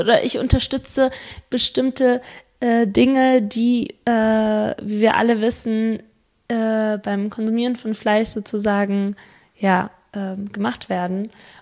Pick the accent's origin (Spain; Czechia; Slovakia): Spain; Aber gut, ich bin Spanierin.